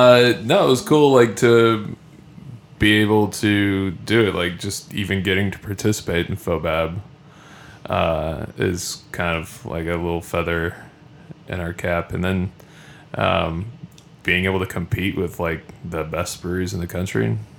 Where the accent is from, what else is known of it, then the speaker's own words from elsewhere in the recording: Texas, United States; I'm so wide-eyed. We're from Texas, y'all.